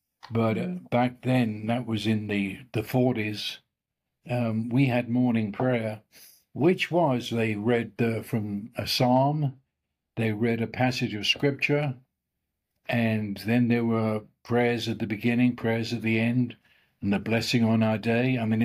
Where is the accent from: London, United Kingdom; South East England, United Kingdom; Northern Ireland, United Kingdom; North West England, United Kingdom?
London, United Kingdom; born there; I was born right at the beginning of World War II, and I was born in London.